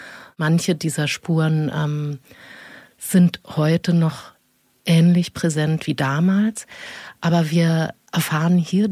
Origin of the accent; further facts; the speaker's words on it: Berlin, Germany; born there; ich bin 1970 in Ost-Berlin geboren